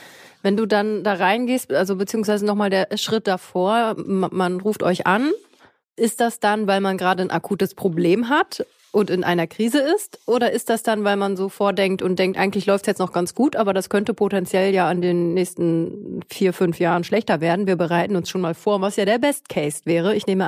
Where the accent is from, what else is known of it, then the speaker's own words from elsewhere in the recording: North Rhine-Westphalia, Germany; ich komme aus Ostwestfalen